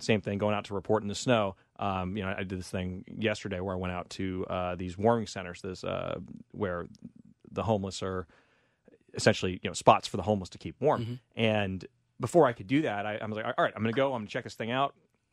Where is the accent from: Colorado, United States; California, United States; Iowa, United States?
California, United States; I'm Californian.